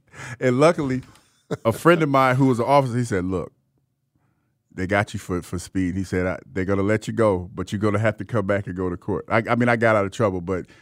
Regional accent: Ohio, United States; I went to my hometown in my Corvette

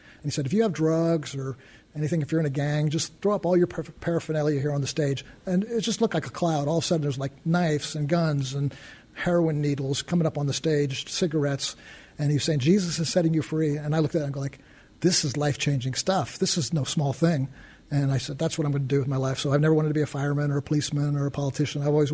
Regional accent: New York, United States; I grew up in New York here, and so I was really glad, just for at least for my family's sake, that we went to public school rather than like a Christian school.

